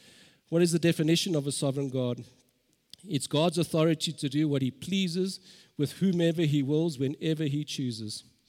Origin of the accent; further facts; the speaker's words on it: Germiston, Gauteng, South Africa; I grew up in Germiston, and we had a wonderful opportunity.